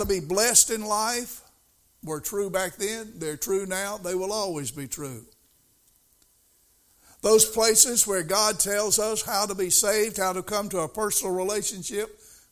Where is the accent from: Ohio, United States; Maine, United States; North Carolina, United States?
North Carolina, United States; Albemarle; Now, most of y'all know that I grew up over in West Albemarle on what we used to call the Mill Hill.